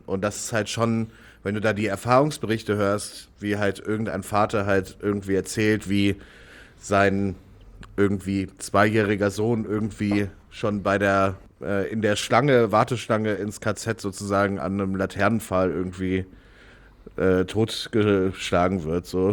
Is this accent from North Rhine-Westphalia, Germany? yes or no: yes; North Rhine-Westphalia, Germany; also born or lived in Reutlingen; Ich war einige Monate alt, als meine Mutter da weggezogen ist. Und dann bin ich in Nordrhein-Westfalen aufgewachsen.